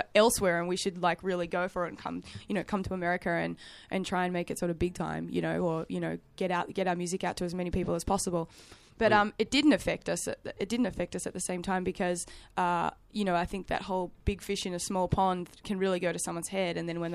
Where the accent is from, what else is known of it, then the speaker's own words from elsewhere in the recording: Australia; also born or lived in United Kingdom; I'm actually British born, even though I was raised in Australia.